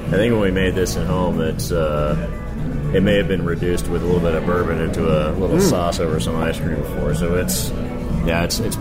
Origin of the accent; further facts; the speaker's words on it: Ohio, United States; moved away as an adult; now in Chicago, United States; Actually, the first guy I ever met when I moved to Chicago from Ohio.